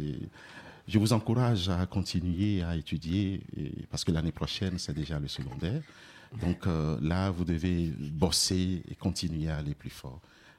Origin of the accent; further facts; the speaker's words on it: Togo; Je peux dire que le Togo, mon pays d'origine, est un pays de l'Afrique de l'Ouest